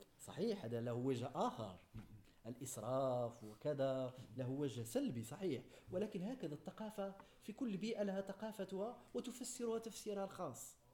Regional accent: Morocco; accent: Moroccan; نقول في لهجتنا المغربية نكتة حامضة

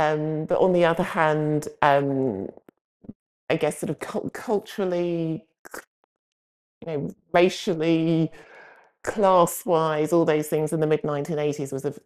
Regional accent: East London, London, United Kingdom; So I grew up in East London.

